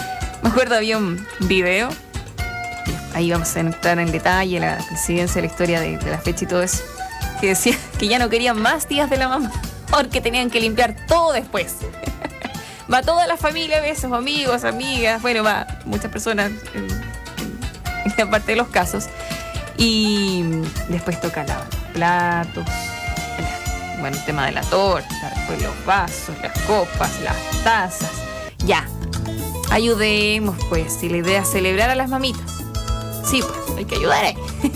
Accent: Chile; aunque como buen chileno uno lo va a hacer igual

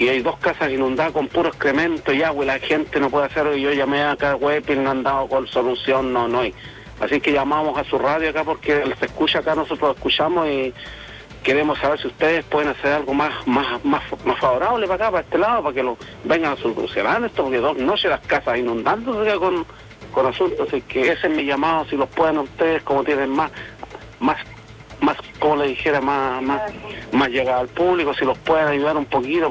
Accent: Tucapel, Biobío, Chile; yo soy de acá, de Tucapel, Covadonga 573, digo yo.

